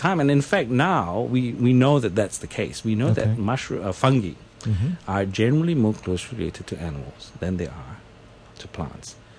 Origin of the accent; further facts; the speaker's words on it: New Zealand; I'm from New Zealand originally, and I went back and I was in New Zealand for 10 years